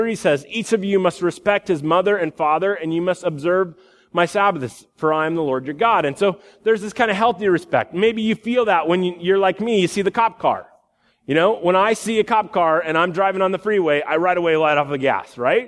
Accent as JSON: {"language": "English", "region": "Iowa", "country": "United States", "tie": "born or raised there", "said": "I grew up in the Midwest."}